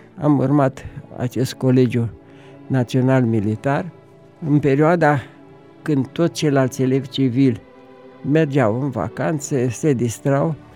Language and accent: Romanian; Botoșani, Botoșani County, Romania; born there; Sunt născut în Botoșani, într-un oraș cu tot farmecul moldovenesc și cu un trecut glorios datorită personalităților mari pe care le-a avut.